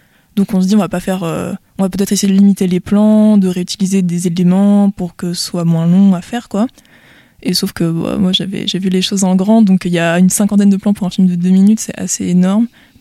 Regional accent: Pays de la Loire, France; Surtout que moi, je viens des Pays de la Loire et la région a coupé les financements

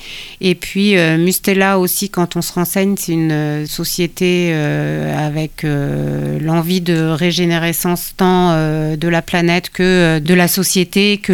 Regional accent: Rennes, Brittany, France; Enfin, moi, je suis rennaise pure souche.

